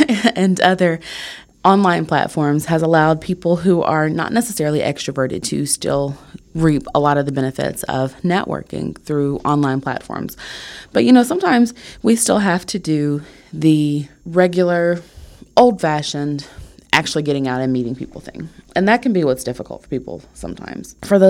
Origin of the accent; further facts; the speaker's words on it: Alabama, United States; people listen to my accent often and ask me where I'm from. And so I'm quick to say Alabama. And then I immediately follow that up with, yeah, you know, it was a huge culture shock moving here.